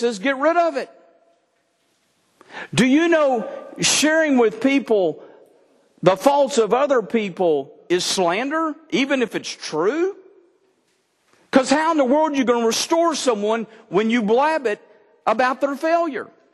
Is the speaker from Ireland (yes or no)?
no; United States; I know you're an American. I'm an American.